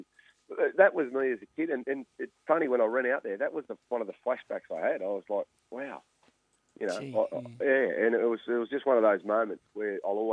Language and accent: English; Junee, New South Wales, Australia; For me, it was growing up in Junee, I never ever thought that I would have the opportunity to play in the NRL